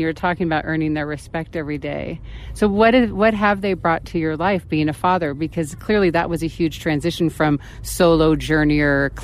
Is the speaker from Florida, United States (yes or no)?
no; San Luis Obispo, California, United States; We're from San Luis Obispo, California.